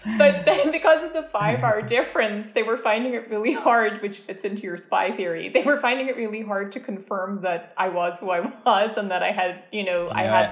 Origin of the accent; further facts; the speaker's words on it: Dublin, Leinster, Ireland; even though I grew up in Dublin, which is a city, Dublin is surrounded by sea and mountains and countryside.